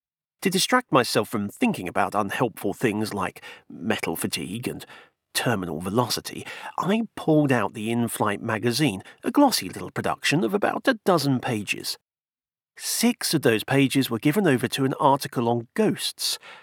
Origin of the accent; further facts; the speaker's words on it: London, United Kingdom; growing up in South London. I belonged to a Christian family. Every week we attended the local Baptist church